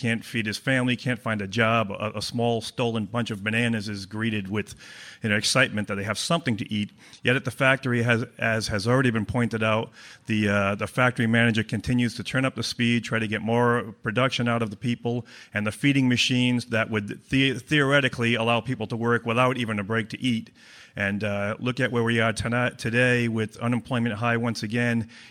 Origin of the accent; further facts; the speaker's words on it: Pawtucket, Rhode Island, United States; from Pawtucket, Rhode Island.